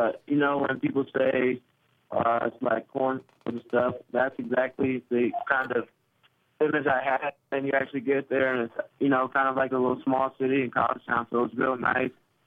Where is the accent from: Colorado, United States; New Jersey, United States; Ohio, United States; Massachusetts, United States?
New Jersey, United States; For me, pretty much, you know, I was from New Jersey.